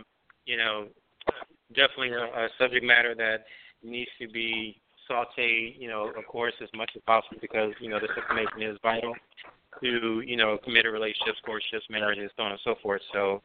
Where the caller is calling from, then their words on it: Atlanta, Georgia, United States; Calling from Atlanta.